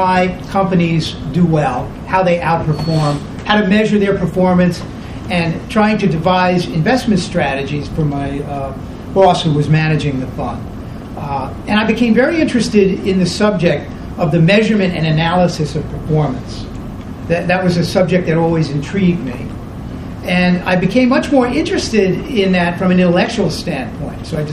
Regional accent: Brooklyn, New York, United States; But I grew up in Brooklyn, and I went to public high school in Brooklyn

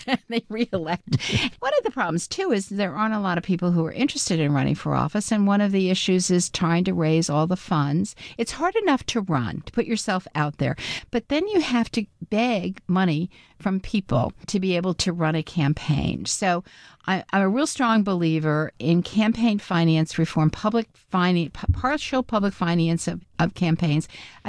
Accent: New York, United States; I'm a New Yorker and I want all New York to achieve

